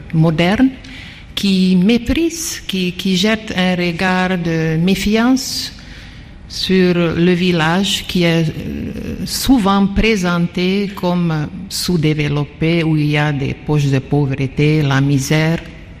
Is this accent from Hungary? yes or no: yes; Hungary; French is a second language; moved away as an adult; now in Guinea; Oui, vous m'avez présenté comme une Hongroise, donc je viens de la Hongrie, mais j'ai vécu autant en Guinée qu'en Hongrie, donc je suis maintenant autant guinéenne.